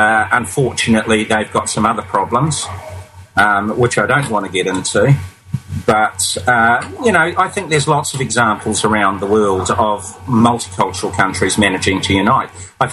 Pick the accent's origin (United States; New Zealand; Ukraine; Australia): New Zealand; And I said, "I come from New Zealand, dear, you know? I'm a colonial."